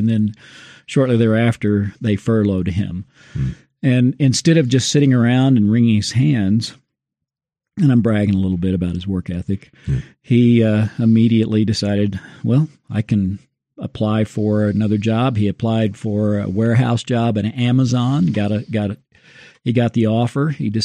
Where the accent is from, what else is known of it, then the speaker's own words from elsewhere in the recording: Illinois, United States; moved away; When I moved out here from Illinois in 1982, I was amazed when we visited to see people working like construction jobs on a Saturday, because where I grew up in Southern Illinois, at that time, if I'm not mistaken, the unemployment rate hit at sometimes 18%